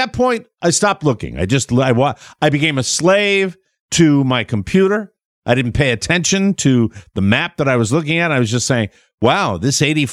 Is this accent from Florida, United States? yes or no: no; Connecticut, United States; when we got into my home state of Connecticut and drove through my father's workplace for 35 years, Hartford, Connecticut